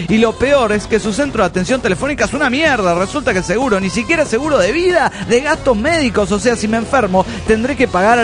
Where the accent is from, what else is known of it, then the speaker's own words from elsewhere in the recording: Culiacán, Sinaloa, Mexico; de Culiacán, Sinaloa, México.